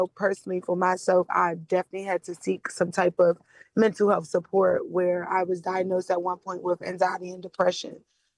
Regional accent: Washington, District of Columbia, United States; So again, I am also born and raised in Washington, D.C., Washingtonian.

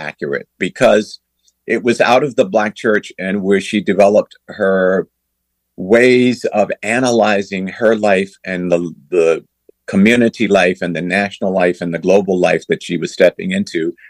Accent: Tallahassee, Florida, United States; which was about 80 miles from where I was growing up in Tallahassee.

